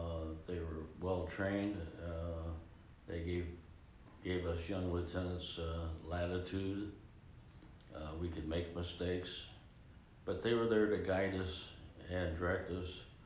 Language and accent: English; Ohio, United States; You know, I grew up in Central Ohio. I've been out of Ohio twice before I came into the Army.